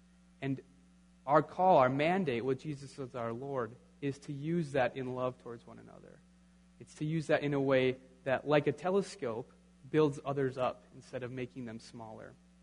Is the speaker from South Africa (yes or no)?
no; Minnesota, United States; And you guys know this. I'm from Minnesota. I'm obviously a huge Twins fan.